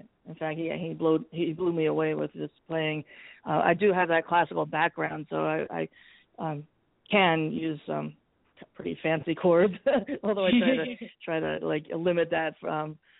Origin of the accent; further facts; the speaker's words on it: New Jersey, United States; also born or lived in New York; So I grew up in New Jersey, New York, with the Juilliard connection and all that.